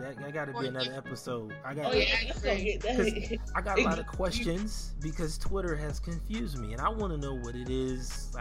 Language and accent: English; Compton, California, United States; I grew up in Compton, so I see it all the time and I hate that shit.